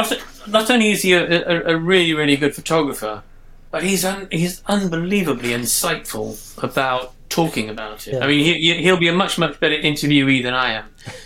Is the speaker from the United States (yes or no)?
no; Hong Kong; born there; I was born in Hong Kong